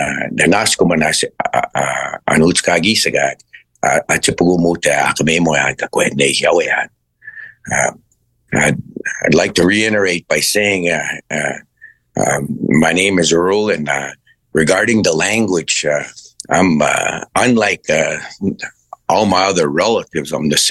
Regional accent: Canada; I'm from the Satellite Cree Nation

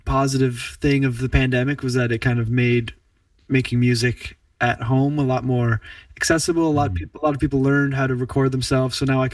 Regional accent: Stratford, Prince Edward Island, Canada; now in Charlottetown, Canada; Yeah. I grew up in Stratford, PEI. And I live in Charlottetown, PEI.

